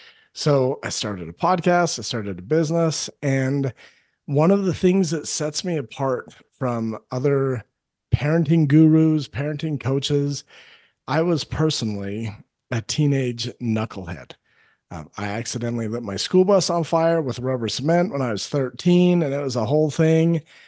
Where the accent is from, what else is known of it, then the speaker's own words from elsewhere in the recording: United States; I'm not an English soccer player or actor. … from the US.